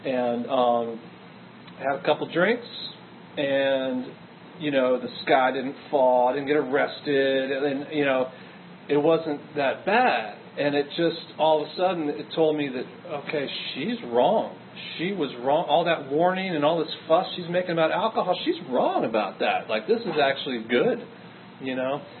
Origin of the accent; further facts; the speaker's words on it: Williamsburg, Virginia, United States; also born or lived in Connecticut; I grew up in Williamsburg, Virginia. Had some time in Connecticut, a couple trips back and forth.